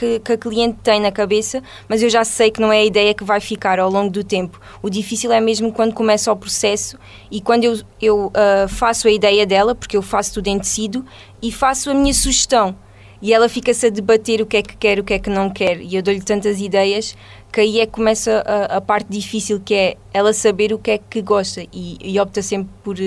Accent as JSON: {"language": "Portuguese", "region": "Alentejo", "country": "Portugal", "said": "a melhor decisão mesmo foi voltar para o Alentejo e criar o meu negócio aqui, porque é daqui que eu sou e sempre tive orgulho em dizer que sou do Alentejo"}